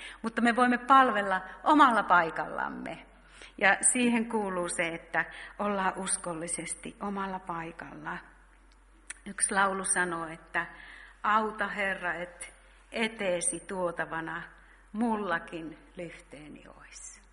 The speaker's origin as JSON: {"language": "Finnish", "region": "North Karelia", "country": "Finland", "said": "olen semmoisena alle 10-vuotiaana antanut jo elämäni Jeesukselle. Sieltä Pohjois-Karjalasta olen kotoisin"}